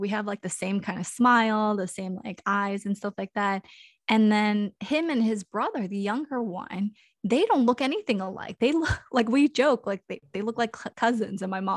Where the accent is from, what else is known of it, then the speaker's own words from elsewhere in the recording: Kansas, United States; born there; And like, I was born in Kansas too. And Kansas is super white.